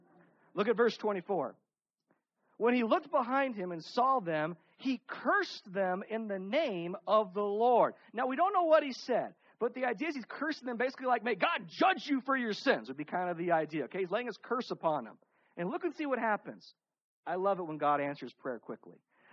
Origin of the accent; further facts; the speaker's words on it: United States; And as an American, I have that right.